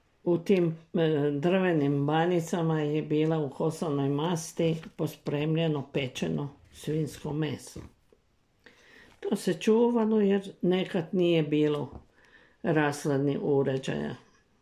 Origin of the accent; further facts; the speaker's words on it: Petrijanec, Varaždin County, Croatia; Rođena sam u Petrijancu i gotovo cijelo djetinjstvo sam provela tu uz roditelje. Živjela sam u kamenoj kućici na kraju ulice Butine.